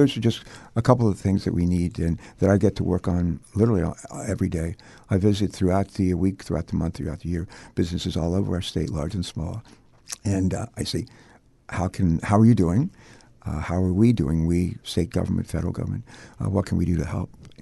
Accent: Danville, Virginia, United States; and I were born in West Virginia, coal mining town, not a lot of money, deep faith, hard work. But we grew up in Danville, Virginia, right on the North Carolina border.

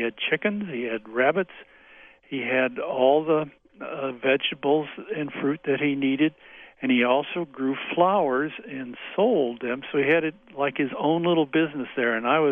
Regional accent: Upper Sandusky, Ohio, United States; It's about midway between Toledo and Columbus, and so you all know, right north of Marion, a little town of Upper Sandusky is my hometown

